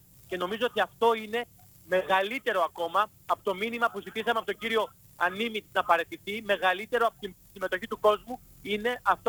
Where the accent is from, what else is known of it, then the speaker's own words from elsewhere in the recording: Macedonia, Greece; εμείς ως Μακεδόνες, ως Έλληνες, ως ομογενείς, ξέρουμε να απαντάμε με αυτό που έχουμε.